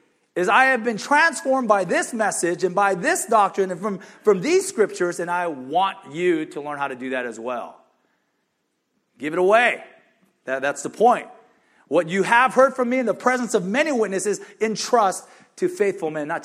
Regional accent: South Korea; now in Gardena, United States; We emigrated to the United States from South Korea. I'm pretty convinced that if we had stayed in South Korea, materially, my dad was doing really well there, we would have been a lot wealthier than we were.

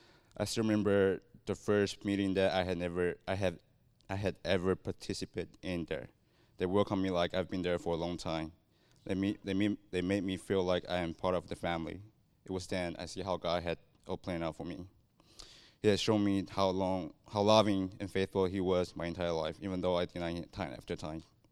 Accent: Taiwan; I'm from Taiwan, a small country next to China.

